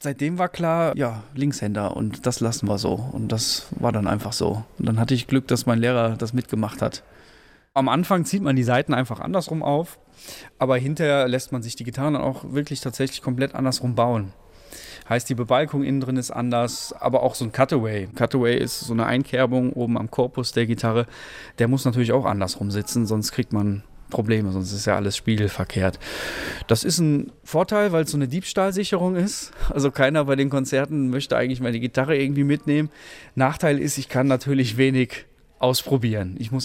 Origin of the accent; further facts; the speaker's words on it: Cologne, North Rhine-Westphalia, Germany; ich bin 28 Jahre alt, ich bin ein Musiker, der sich hier in Köln niedergelassen hat. Ich bin auch Kölner, gebürtiger, war eine kleine Zeit lang weg, habe einen Ausflug zum Studieren gemacht, aber dann hat es mich relativ schnell hier wieder in diese ja, musikalische, spannende Stadt verschlagen.